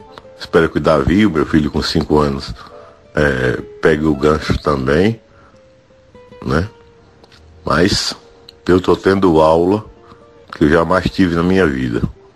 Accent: Arapiraca, Alagoas, Brazil; eu sou da cidade de Arapiraca, Alagoas.

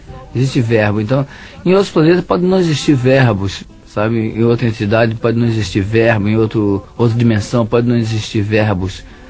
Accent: Bahia, Brazil; moved away as an adult; quando eu vim pro Rio de Janeiro, eu saí da Bahia em 67.

